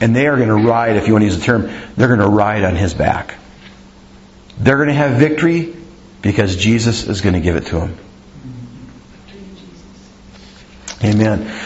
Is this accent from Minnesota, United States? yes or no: yes; Minnesota, United States; I grew up in Minnesota. Yeah, but my parents moved up there. They're originally from Iowa.